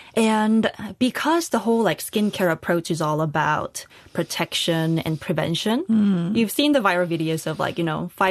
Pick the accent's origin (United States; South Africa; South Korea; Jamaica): South Korea; growing up in Korea, where taking care of your skin is kind of ingrained in the culture, it has been part of me since a young age.